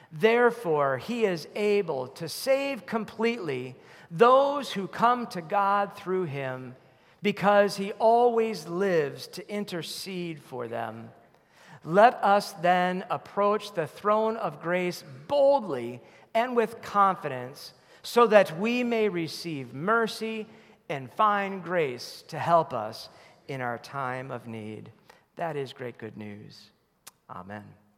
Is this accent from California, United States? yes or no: no; Chicago, Illinois, United States; born there; I was born in the Chicago area